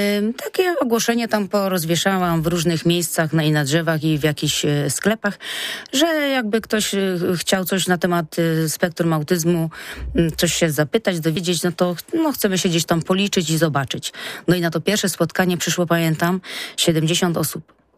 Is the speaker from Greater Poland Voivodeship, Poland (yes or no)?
yes; Jarocin, Greater Poland Voivodeship, Poland; now in Konin, Poland; Ja się przeprowadziłam do miasta Konin, pochodzę z Jarocina